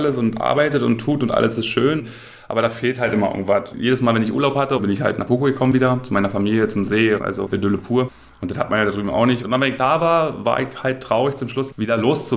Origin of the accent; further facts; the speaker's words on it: Brandenburg, Germany; Ja, aus Brandenburg, okay, tiefster Osten